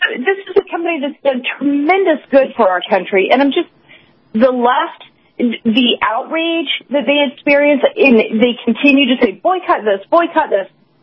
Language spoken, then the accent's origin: English; Atlanta, Georgia, United States; I'm from Atlanta.